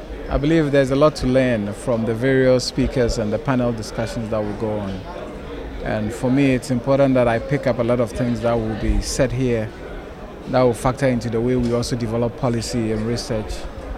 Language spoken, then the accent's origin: English; Ghana; And for me, as a Ghanaian and as an African, there's a lot to learn from some of these interactions.